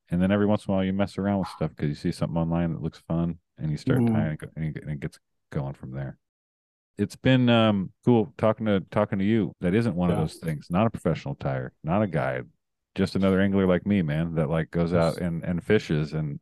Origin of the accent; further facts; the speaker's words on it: Costa Mesa, California, United States; now in Sacramento, United States; I got family down there still. I mean, I grew up in Costa Mesa and live up here in Sacramento now, but I go down there often.